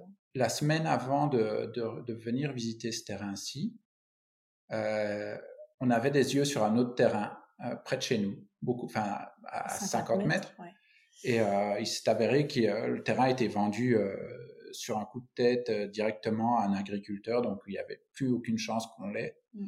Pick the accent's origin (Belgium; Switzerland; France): Belgium; je suis belge, on a de l'hiver, on a de la pluie, on supporte pas les grosses chaleurs, enfin la plupart des Belges ne les supportent pas